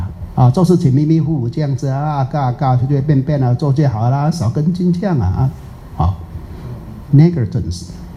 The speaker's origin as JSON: {"language": "Chinese", "country": "Taiwan", "said": "就我们台湾人讲的啦"}